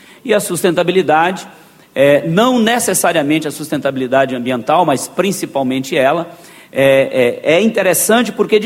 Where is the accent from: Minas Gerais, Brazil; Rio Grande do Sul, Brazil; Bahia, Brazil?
Minas Gerais, Brazil; como mineiro, tê-lo aqui, né, em Minas Gerais